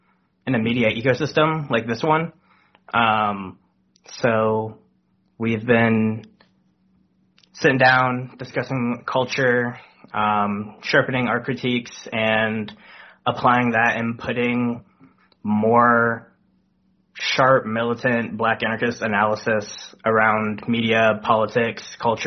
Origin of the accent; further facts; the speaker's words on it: Ohio, United States; I'm also born and raised in Ohio.